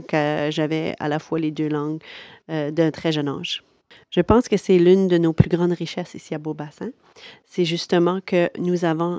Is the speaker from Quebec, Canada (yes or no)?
no; Saint-Joseph-du-Moine, Nova Scotia, Canada; Je suis originaire de Saint-Joseph-du-Moine, une région très proche de Chiticamp, au Cap-Breton. Donc, juste à l'entrée du Parc national des Hautes-Terres, un coin de pays très joli. Donc, moi, j'ai grandi, c'est sûr, dans une région très petite, très acadienn